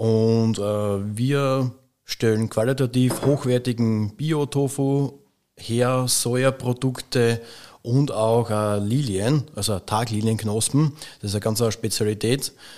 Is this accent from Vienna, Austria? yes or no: no; Vorau, Styria, Austria; Ich bin in Vorau aufgewachsen, also über den Berg drüber.